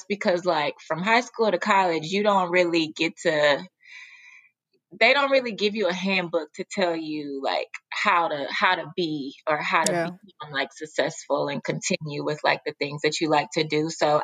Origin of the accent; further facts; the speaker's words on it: Dallas, Texas, United States; I'm from Dallas, by the first first and foremost. I'm from Texas. So just starting from growing up in Dallas and the background that I come from.